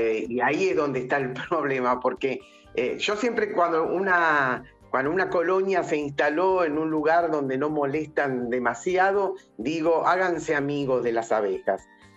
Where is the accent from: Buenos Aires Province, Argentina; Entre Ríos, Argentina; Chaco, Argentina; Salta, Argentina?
Buenos Aires Province, Argentina; Monte Grande; Nosotros somos de Monte Grande y, por ejemplo, la semana pasada estuvimos sacando un enjambre en Temperley